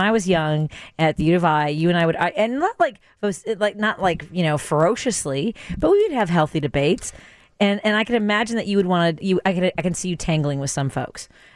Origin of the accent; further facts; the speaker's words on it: Chicago, Illinois, United States; I grew up in Norwood Park, and my whole neighborhood is firefighters and cops.